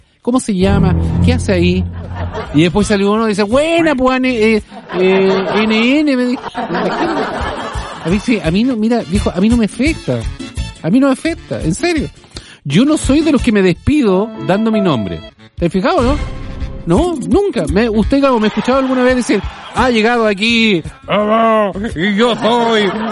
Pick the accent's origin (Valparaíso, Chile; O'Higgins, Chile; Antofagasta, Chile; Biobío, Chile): Biobío, Chile; Lota; Bueno, yo soy de Lota y me fui ayer en biotren.